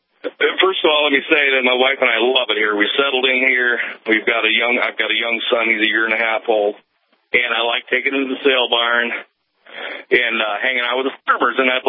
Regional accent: Indiana, United States; moved away as an adult; I moved here in 2012 from Indiana, and I grew up on a dairy farm, followed my dad to town, to the sale barn. We'd stop and eat in town.

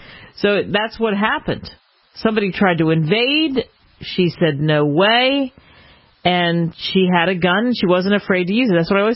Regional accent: New Jersey, United States; And I grew up in New Jersey, not too far from Atlantic City.

